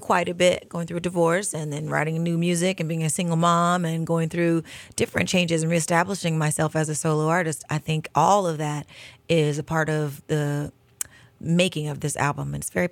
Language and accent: English; San Francisco, California, United States; I'm from San Francisco. You can't talk about San Francisco.